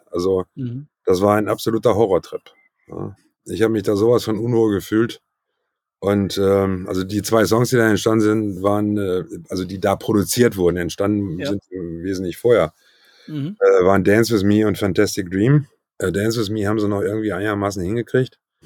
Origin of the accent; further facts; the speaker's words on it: North Rhine-Westphalia, Germany; ich komme aus Ostwestfalen, also zwischen Teutoburger Wald und Wiengebirge.